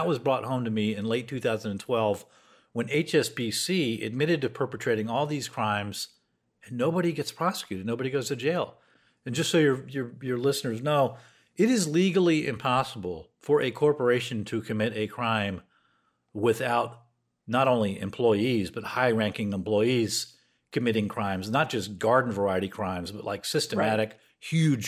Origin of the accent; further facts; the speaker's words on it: Raleigh, North Carolina, United States; I grew up middle class in Raleigh, North Carolina.